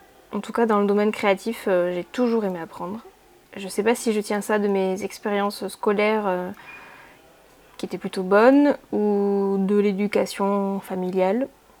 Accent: Nouvelle-Aquitaine, France; now in Bayonne, France; Je vis à Bayonne et je suis originaire des Landes, d'où ce petit accent qui m'échappe parfois.

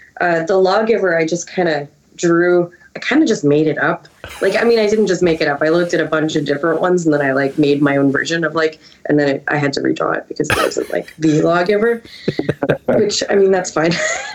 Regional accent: United States; that's just what I get for growing up in the States, I suppose.

